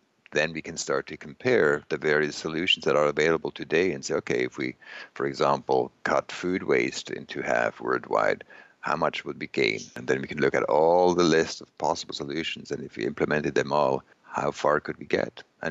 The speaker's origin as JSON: {"language": "English", "country": "Switzerland", "said": "I think CO2 emissions in China per person are now larger than in my home country, Switzerland."}